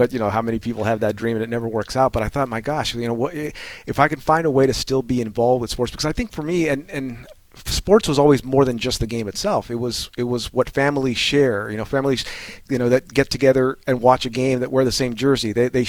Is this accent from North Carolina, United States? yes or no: no; Los Angeles, California, United States; Oh, I mean, growing up in Koreatown, there was just this multicultural kind of thing